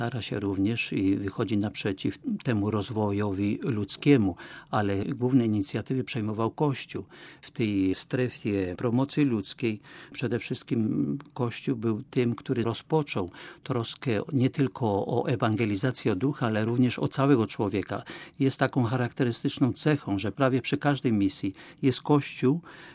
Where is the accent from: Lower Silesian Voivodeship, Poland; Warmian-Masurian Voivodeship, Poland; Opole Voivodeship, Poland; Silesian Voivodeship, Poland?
Opole Voivodeship, Poland; urodziłem się koło Opola, pamiętam moje dzieciństwo, sąsiedzi, dzieliliśmy się nawzajem.